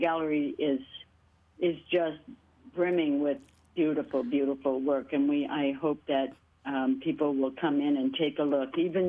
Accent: British Columbia, Canada; also born or lived in Finland; I probably talked about the fact that I grew up in a salmon fishing family on the BC coast.

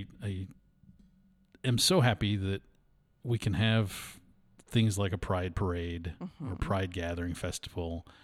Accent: New York, United States; you know, I am from New York.

